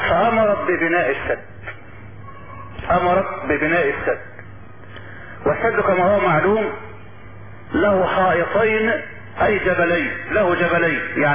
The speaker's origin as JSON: {"language": "Arabic", "country": "Egypt", "said": "لان بلاد السيل عندنا في مصر ما كانت ما كان يعاش فيها ابدا في ايام الفيضانات"}